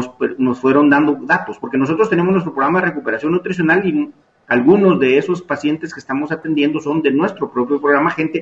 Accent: Guatemala; yo lo veo muy simplista como guatemalteco

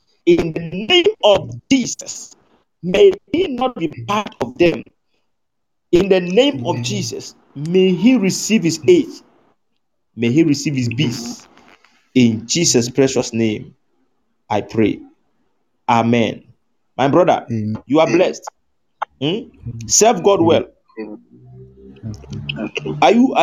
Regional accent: Northern Region, Ghana; You are closer to my hometown.

